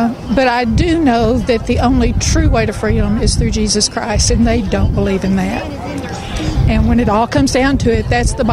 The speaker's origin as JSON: {"language": "English", "town": "Royse City", "region": "Texas", "country": "United States", "said": "Roy City."}